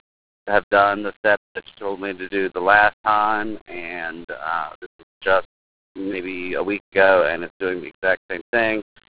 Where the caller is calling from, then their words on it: Morgantown, West Virginia, United States; I am calling from Buffalo Wild Wing, Morgantown, West Virginia, the downtown Morgantown High Street location.